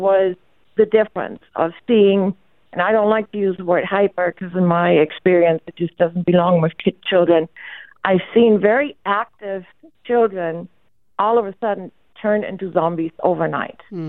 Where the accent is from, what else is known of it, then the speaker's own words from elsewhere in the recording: Germany; now in United States; I grew up in Germany. It's very different in Europe.